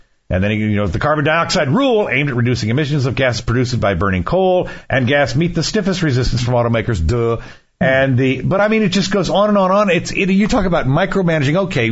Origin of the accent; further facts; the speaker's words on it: Bethesda, Maryland, United States; I grew up in Maryland. I grew up in Bethesda, right outside the district